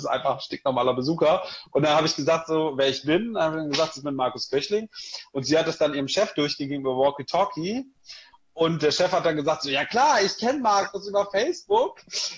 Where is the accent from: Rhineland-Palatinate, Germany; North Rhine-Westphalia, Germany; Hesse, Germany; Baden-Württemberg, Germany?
North Rhine-Westphalia, Germany; Ich komme aus der Nähe von Münster.